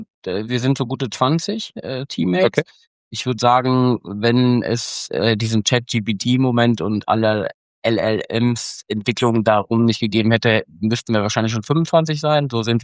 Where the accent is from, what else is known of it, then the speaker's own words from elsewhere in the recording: Bielefeld, North Rhine-Westphalia, Germany; in meine Heimat Bielefeld